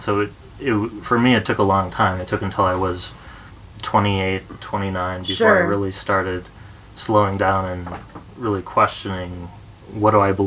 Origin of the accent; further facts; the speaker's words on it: Blaine, Minnesota, United States; I grew up in Blaine, Minnesota, which is, for those of you who don't know, it's Anoka Hennepin School District.